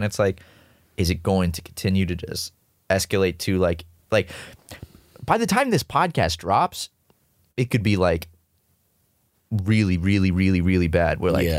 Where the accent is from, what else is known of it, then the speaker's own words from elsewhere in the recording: Charleston, South Carolina, United States; But we all grew up in I grew up in Charleston, you grew up in Columbia.